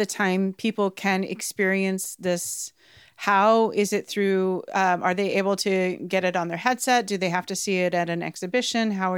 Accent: United States; I relate to it as an American

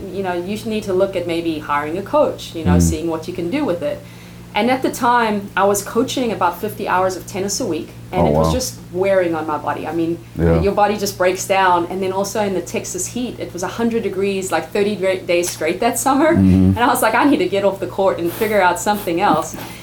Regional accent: South Africa; as a kid, I grew up playing every single sport growing up in South Africa.

